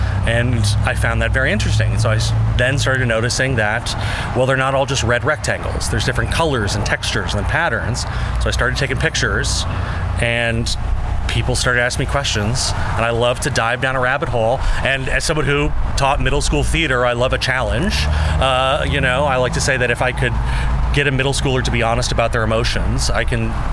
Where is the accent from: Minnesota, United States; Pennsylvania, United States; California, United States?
Minnesota, United States; St. Paul; now in Chicago, United States; I grew up in St. Paul, Minnesota, which is amazing architecture, but it's small.